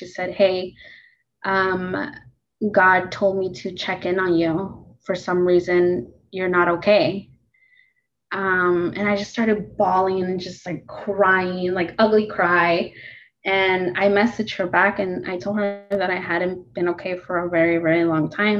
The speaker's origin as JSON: {"language": "English", "town": "Phoenix", "region": "Arizona", "country": "United States", "said": "And I'm from the West Side, so I'm from West Phoenix."}